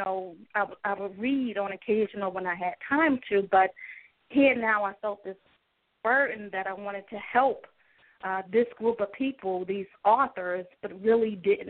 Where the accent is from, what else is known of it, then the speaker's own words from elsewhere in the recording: Bronx, New York, United States; also born or lived in Brooklyn; Yes. I was born in Brooklyn in the Flatbush area, but I was raised in the Bronx right off 161st and Grand Concourse.